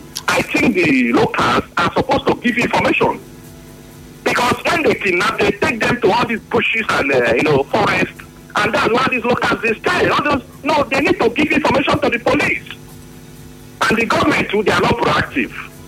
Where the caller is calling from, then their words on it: Port Harcourt, Rivers, Nigeria; I'm calling you from Port Harcourt.